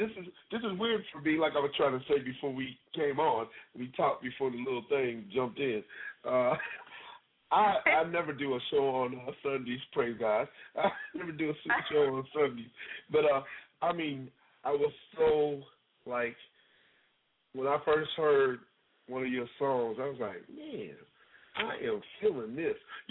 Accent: Atlanta, Georgia, United States; I'm in Virginia right now. I'm from Atlanta, and I live in Atlanta.

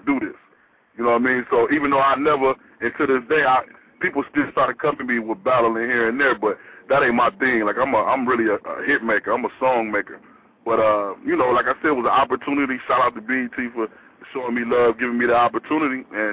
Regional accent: Chicago, Illinois, United States; a lot of people couldn't believe that, you know, I was from the Midwest. They like, yo, this dude from Chicago, he sound like he from straight out of down south.

